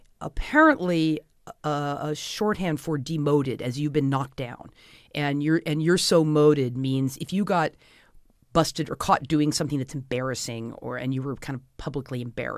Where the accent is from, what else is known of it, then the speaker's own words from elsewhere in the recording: Los Angeles, California, United States; I grew up in Los Feliz, and as did my father, and there's very heated discussions about Los Feliz.